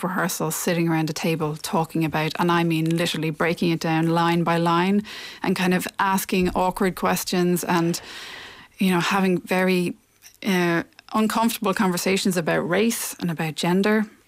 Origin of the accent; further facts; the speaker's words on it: Ireland; now in New York, United States; I think that this play is a result of me being in New York for 10 years and also being an Irish person.